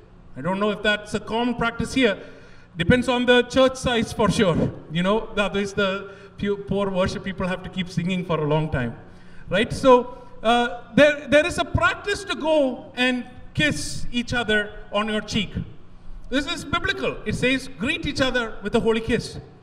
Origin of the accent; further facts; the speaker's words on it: United Arab Emirates; when I go to India, I grew up in the Middle East, in UAE.